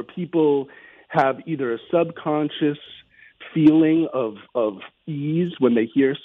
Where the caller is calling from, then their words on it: Kennebunk, Maine, United States; I'm calling from Maine.